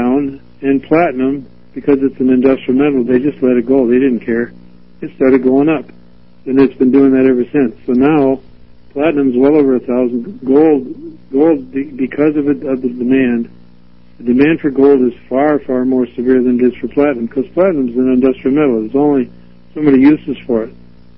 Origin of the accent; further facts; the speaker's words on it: Red Wing, Minnesota, United States; My hometown is Red Wing, Minnesota.